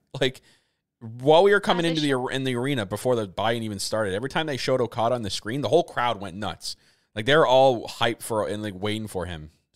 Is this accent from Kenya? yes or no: no; Canada; I told them, like, I'm from Canada.